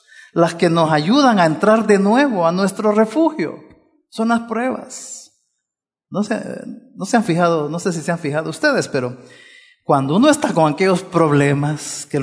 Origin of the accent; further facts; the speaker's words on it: Puerto Rico; Ya lo hice como puertorriqueño, aportar, ¿no?